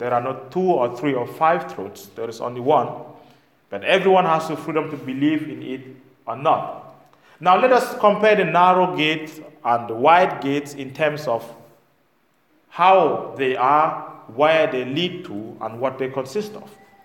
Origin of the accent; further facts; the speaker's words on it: Cameroon; I come from Cameroon, was colonized by Germany and maybe later by England and France.